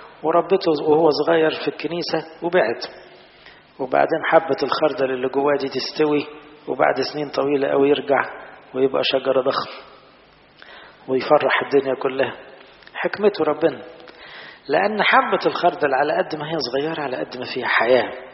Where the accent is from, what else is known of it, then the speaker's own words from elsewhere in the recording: Egypt; في بلاد زي بلدنا مصر مثلا